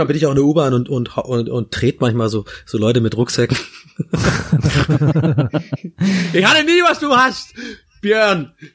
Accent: Tübingen, Baden-Württemberg, Germany; ich bin halt da in Tübingen aufgewachsen, wir hatten schon viele wohlhabende Leute, die bei uns gewohnt haben. Wir waren aber eher nicht so ein Wohlhabend.

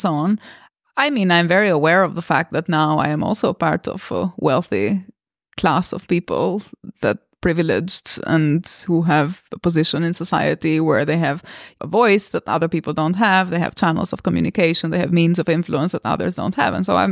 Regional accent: Albania; English is a second language; I could have been born in a different family, but I also, you know, I come from Albania, so I constantly think about my fellow Albanian youngsters, my schoolmates.

